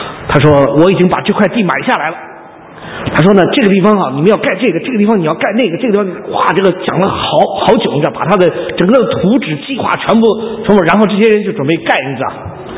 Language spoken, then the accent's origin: Chinese; China